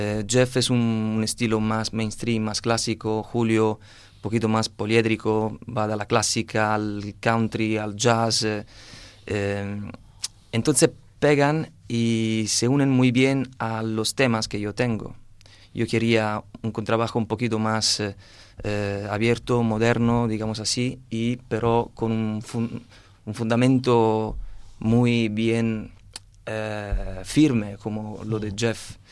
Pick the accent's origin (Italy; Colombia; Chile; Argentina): Italy; Lazio; Spanish is a second language; moved away as an adult; now in Spain; Es un pueblo al sur de Roma, más o menos a 80 kilómetros.